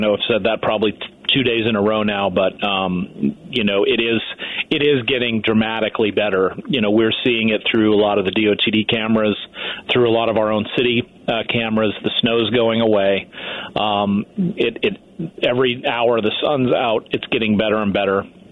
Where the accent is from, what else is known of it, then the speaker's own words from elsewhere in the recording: Northwest, United States; I grew up in the Northwest, so I kind of grew up around snow.